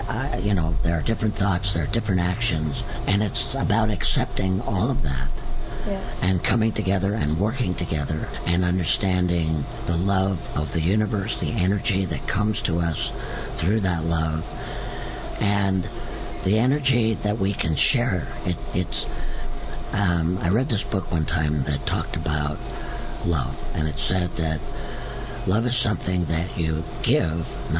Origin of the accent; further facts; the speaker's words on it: Los Angeles, California, United States; I was born in Southern California, in Los Angeles. So it's about as far away from dairy farms as you can get. And I lived there most of my life and most of my young life.